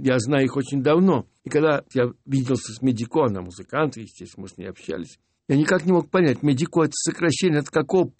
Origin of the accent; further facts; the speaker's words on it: Moscow, Russia; also born or lived in Tbilisi; Я знал его в детстве, когда жил в Тбилиси. Ну, немножко, как знаете, ребенок, я уже начал даже в школу ходить в первый класс в Грузии. Что в грузинскую школу. Но потом переехал на родину, в Москву, и так грузинский язык у меня где-то в подсознании.